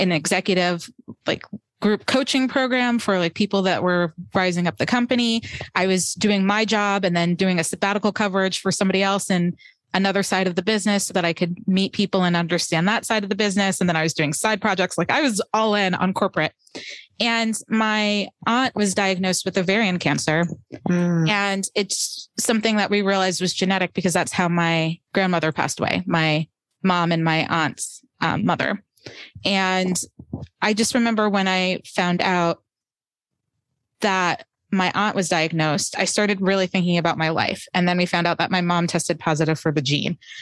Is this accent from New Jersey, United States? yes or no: yes; New Jersey, United States; but I'm from New Jersey and New York's, you know, river away, essentially.